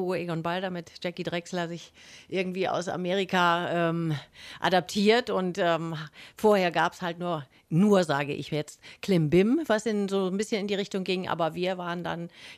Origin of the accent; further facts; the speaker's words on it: Hamburg, Germany; also born or lived in Lüneburg; Ja, aber auch nur geboren, aufgewachsen in Hamburg.